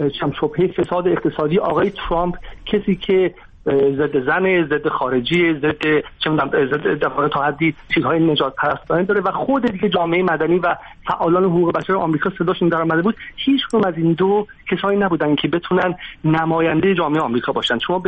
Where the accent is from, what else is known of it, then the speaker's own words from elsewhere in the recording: Iran; born there; ما در سوئیس هم به دنیا نیومدیم، ما در ایران به دنیا اومدیم،